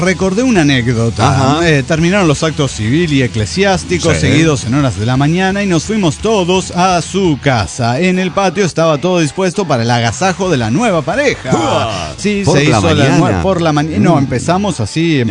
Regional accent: Cuernavaca, Morelos, Mexico; de Cuernavaca, Morelos, México.

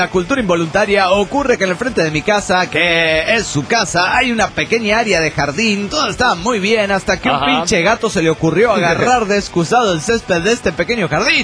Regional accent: Reynosa, Tamaulipas, Mexico; Soy el norteño de Reynosa, Tamaulipas, México.

